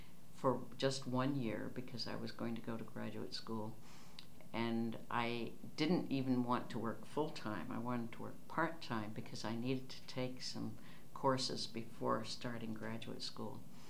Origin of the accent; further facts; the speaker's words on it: New York City, New York, United States; Yes, I was born in New York City at the Beth Israel Hospital in Manhattan. We lived in Queens, in Sunnyside, until I was 10.